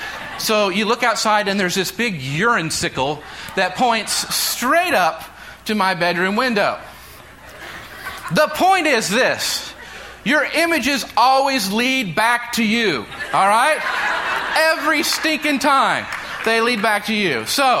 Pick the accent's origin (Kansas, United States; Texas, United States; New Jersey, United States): Kansas, United States; So this is my house when I grew up in Kansas, and this is I lived there all my life.